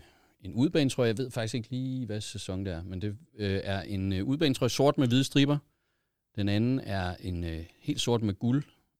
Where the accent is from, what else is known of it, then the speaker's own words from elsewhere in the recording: Dronninglund, North Denmark Region, Denmark; Jeg voksede op i Dronninglund, så den ligger sådan lidt nord for Aalborg